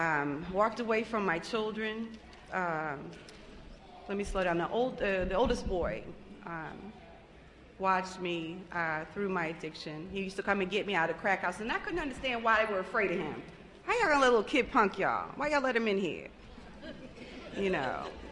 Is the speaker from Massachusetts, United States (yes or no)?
yes; Boston, Massachusetts, United States; I grew up in Boston. My mom is white. We grew up in a housing project.